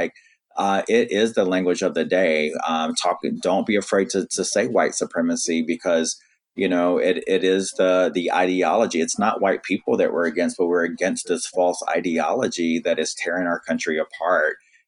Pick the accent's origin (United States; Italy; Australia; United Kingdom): United States; the South; And I think that's because I come from the South, from a very conservative family. I'm Native American and I've always been in that other box.